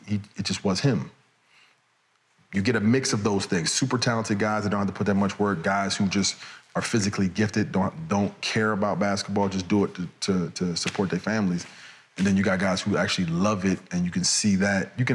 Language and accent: English; Chicago, Illinois, United States; I'm from the South Side of Chicago.